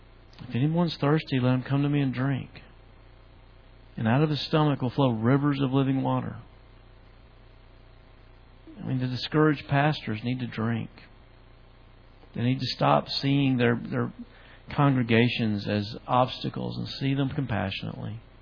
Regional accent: Tennessee, United States; I grew up in West Tennessee, and we had swamps there. Out in the country, there's not a single, just to tell you the kind of place I lived, there's not a single city you've heard of that's close.

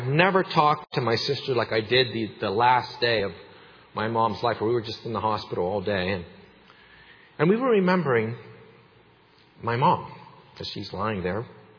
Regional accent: Salzburg, Austria; You know, I grew up in Salzburg, and north of Salzburg is a place called Salzburg Extension.

